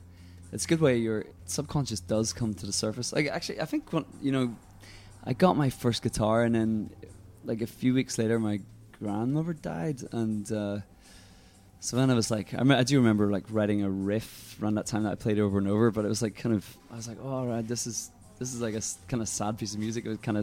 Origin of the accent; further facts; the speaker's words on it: Northern Ireland, United Kingdom; growing up in the Troubles in Northern Ireland